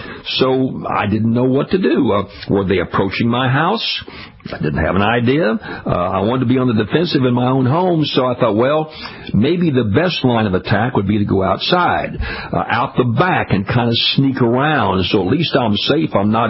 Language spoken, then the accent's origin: English; Louisiana, United States; The pendulum swings the other direction in my home state of Louisiana